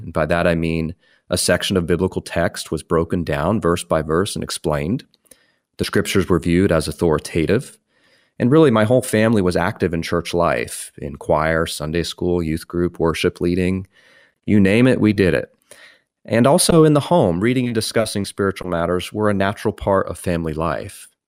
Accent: Northeast, United States; I grew up in the Northeast.

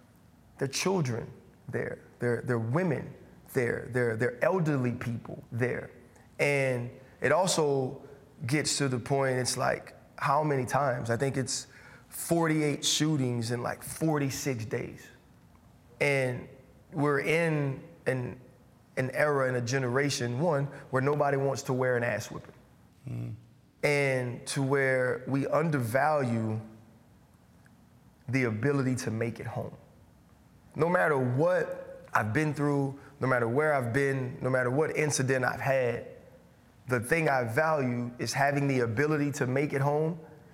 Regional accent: Louisiana, United States; I'm from Louisiana, so I've been to a ton of parades

